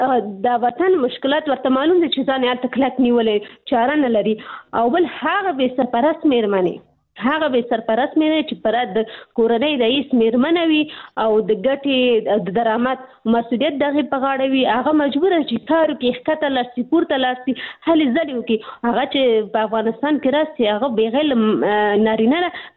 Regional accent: Pakistan; زه په پاکستان کې پیدا شوې یم هلته مې ژوند تیر کړی تر لسنس پورې ما درس ویلي

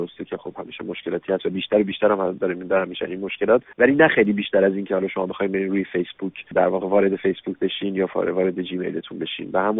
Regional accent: France; توی خود کشور فرانسه بزرگ شدم و از سن 12 سالگی اینجا بودم و با این فرهنگ در واقع بزرگ شدم و آشنا بودم و بعد 10 سال اخیر رو توی ایران رفت آمد داشتم و کار میکردم، وقتی که برگشتم برای زندگی کردن و کار کردن در فرانسه،

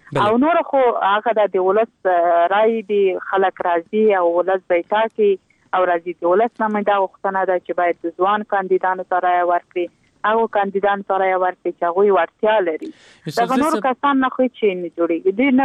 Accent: Logar, Afghanistan; زه په خپله دغه لوګر ولایت څنګه چې زما د پلار ولایت او زما ټاټوبی دی

